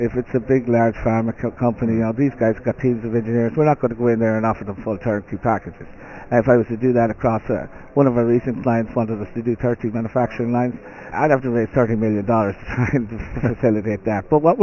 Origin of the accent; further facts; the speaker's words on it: Ireland; We can see it because we're Irish as well.